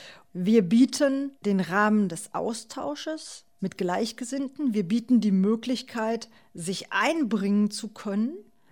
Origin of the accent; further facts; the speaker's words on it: East Germany, Germany; Ich selbst bin in der ehemaligen DDR aufgewachsen